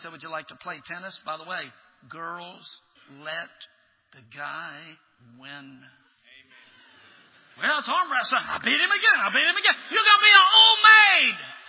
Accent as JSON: {"language": "English", "town": "Baton Rouge", "region": "Louisiana", "country": "United States", "said": "I'm from Baton Rouge, Louisiana. We thought the Yankees were still the enemies."}